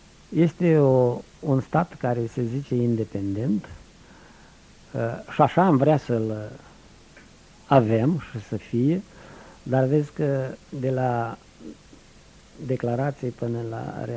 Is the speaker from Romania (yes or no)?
no; Transnistria, Moldova; Vreau să spun că merg în satul meu, acolo, în Transnistria.